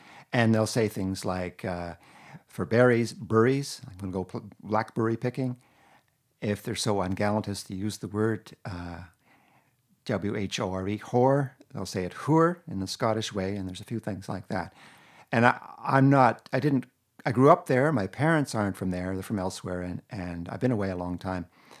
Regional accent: Ontario, Canada; Well, I'm from Canada, but specifically part of Eastern Ontario called the Ottawa Valley.

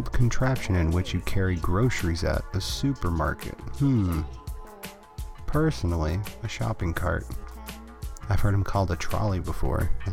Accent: Maine, United States; now in Kentucky, United States; Well, I come from Maine. I hail from the frozen north.

